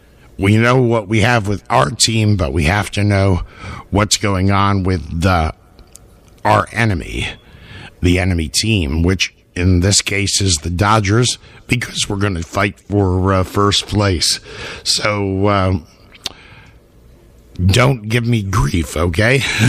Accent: New York, United States; I'm from New York, too, by the way, from the East Coast.

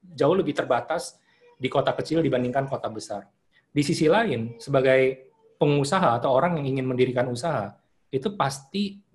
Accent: North Sumatra, Indonesia; moved away; Dan saat saya merantau ke Jakarta, saya lihat sendiri bagaimana di kampung halaman saya, misalnya toko buku seperti

